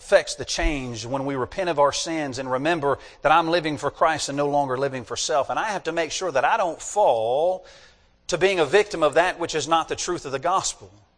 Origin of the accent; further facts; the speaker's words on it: the South, United States; You know, we love our mother. We're from the South. That's a must.